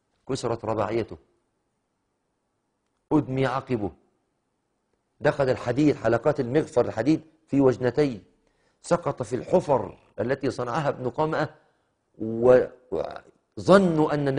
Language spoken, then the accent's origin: Arabic; Egypt; بتعبيرنا احنا كمصريين